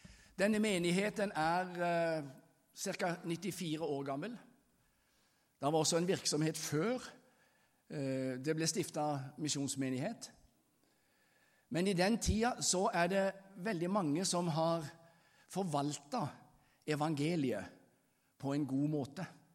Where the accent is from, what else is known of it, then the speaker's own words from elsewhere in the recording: Kristiansand, Agder, Norway; also born or lived in Arendal; Men når jeg var 2 år, så flyttet de til Kristiansand, og jeg flyttet selvfølgelig med der. Og jeg sier at jeg er Kristiansand, men hvis det er folk spør hvor er du født, så er jeg jo født i Arendal.